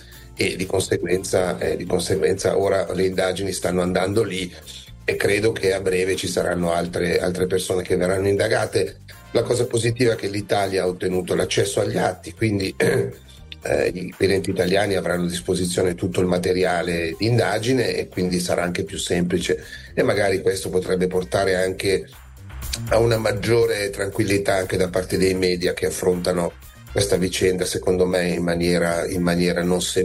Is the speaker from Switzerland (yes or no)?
yes; Switzerland; io sono svizzero e vivo in Svizzera.